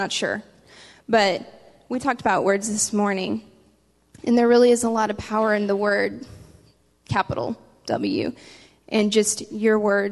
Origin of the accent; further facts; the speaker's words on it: Texas, United States; growing up in South Texas, we know